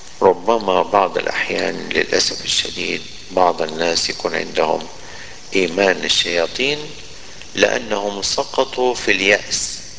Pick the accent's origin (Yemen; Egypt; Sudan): Sudan; يعني عندنا في السودان، في جنوب السودان